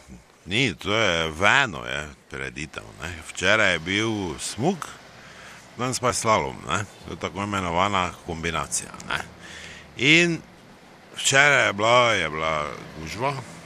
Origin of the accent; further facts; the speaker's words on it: Maribor, Drava, Slovenia; Mi smo na borzi, ker vsak pravi Mariborčani na borzi